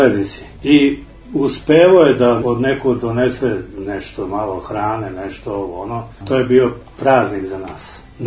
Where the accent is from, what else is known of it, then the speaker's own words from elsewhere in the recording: Belgrade, Serbia; born there; Rođen sam u Košutnjaku, i to za vreme rata.